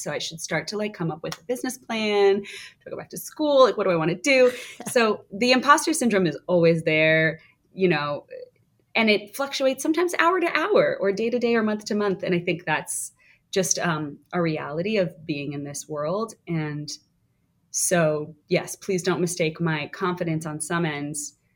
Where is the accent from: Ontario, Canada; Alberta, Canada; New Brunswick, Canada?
Ontario, Canada; Toronto; moved away as an adult; I grew up just outside of Toronto, Canada. But it wasn't until I moved to New York for drama school that I really learned about musical theater properly.